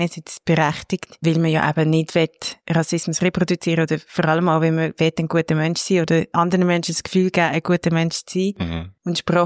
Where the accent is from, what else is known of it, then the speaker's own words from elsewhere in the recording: Willisau, Lucerne, Switzerland; ich komme aus Willisau